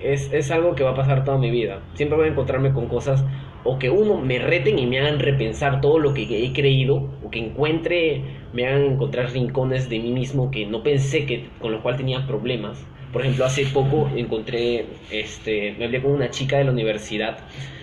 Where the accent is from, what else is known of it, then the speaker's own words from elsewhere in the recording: Peru; Mi idea es de que el Perú acá, porque soy peruano, está muy desactualizado en lo que es presencia online.